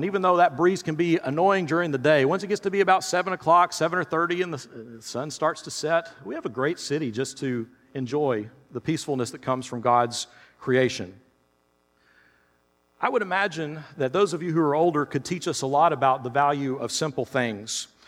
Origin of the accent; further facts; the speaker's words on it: Tennessee, United States; I grew up in Tennessee in the middle of the country.